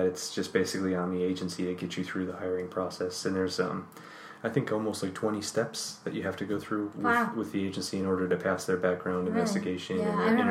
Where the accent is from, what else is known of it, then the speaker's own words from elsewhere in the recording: Illinois, United States; In my home state of Illinois, most police officers will go to an academy only through their agency.